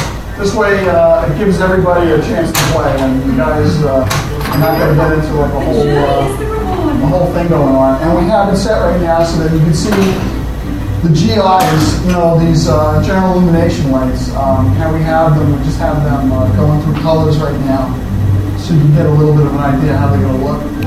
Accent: Brooklyn, New York, United States; Can you tell I'm from Brooklyn?

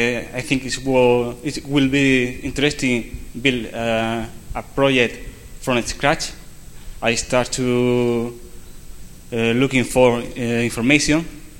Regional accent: Spain; English is a second language; I'm from Spain. I don't speak very well English

